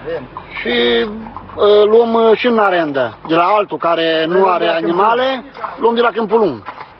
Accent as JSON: {"language": "Romanian", "town": "Sarasău", "region": "Maramureș County", "country": "Romania", "said": "De la Sarasău suntem."}